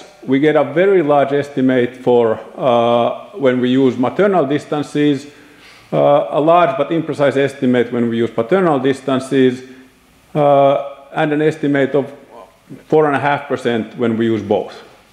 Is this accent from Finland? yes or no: yes; Finland; English is a second language; I was the first in the first cohort in my hometown that entered comprehensive schooling. And the people born the year after me, no matter where in Finland, they would go through comprehensive schooling.